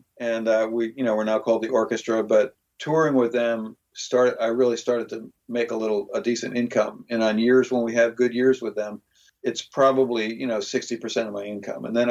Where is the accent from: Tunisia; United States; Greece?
Greece; two of my best friends from growing up in Greece.